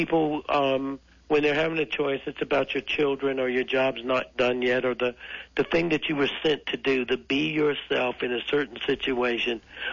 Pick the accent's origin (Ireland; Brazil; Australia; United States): United States; South Carolina; I'm from South Carolina where they created drag racing.